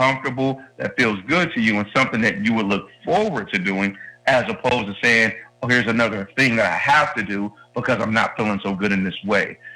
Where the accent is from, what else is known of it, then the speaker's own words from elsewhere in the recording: Detroit, Michigan, United States; now in Cincinnati, United States; I'm a transplant to Cincinnati. I'm originally from Detroit.